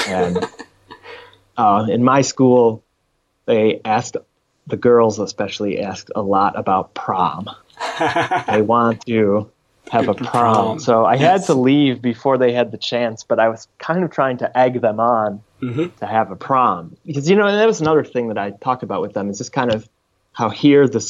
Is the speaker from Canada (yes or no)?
yes; Canada; Canada. I'm from Canada.